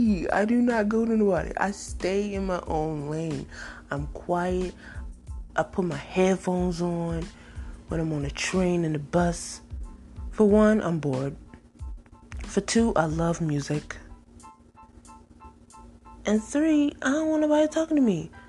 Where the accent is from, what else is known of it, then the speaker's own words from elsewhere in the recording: Toccoa, Georgia, United States; I am from Toccoa, Georgia. Small town. We didn't have a transportation system.